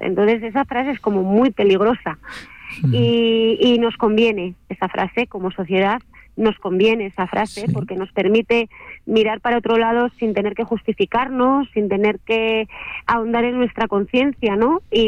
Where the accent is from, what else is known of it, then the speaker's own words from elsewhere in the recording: Pola de Siero, Asturias, Spain; now in Noreña, Spain; Pues mira, yo soy natural de Pola de Siero, pero ahora mismo resido en Noreña.